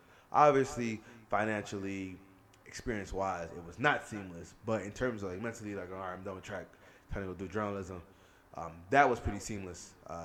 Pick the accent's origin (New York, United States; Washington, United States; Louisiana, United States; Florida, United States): Florida, United States; Miami; But like, I'm from Miami, so like the vibe out here kind of reminds me a little bit of what I'm used to back at the crib.